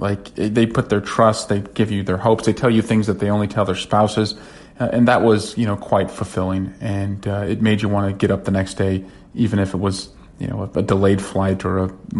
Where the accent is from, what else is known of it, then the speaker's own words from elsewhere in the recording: Iowa, United States; born there; Well, you know, I was born in Iowa, and so, you know, I know the state well.